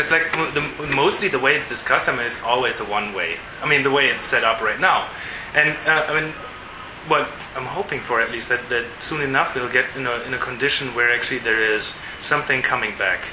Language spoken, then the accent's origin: English; Houston, Texas, United States; A Houston, but that's my hometown again.